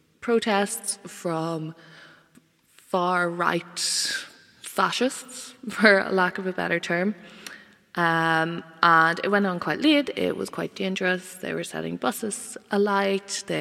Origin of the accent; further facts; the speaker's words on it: Ireland; think that these people who I share such a large part of myself with, such a large, like, identity of being Irish, would act like this.